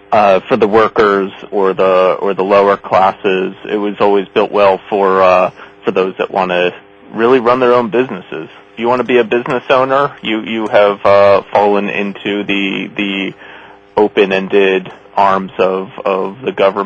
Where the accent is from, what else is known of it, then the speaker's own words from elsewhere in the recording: New York, United States; I lived through those days here in New York. I grew up in New York much like King Otho did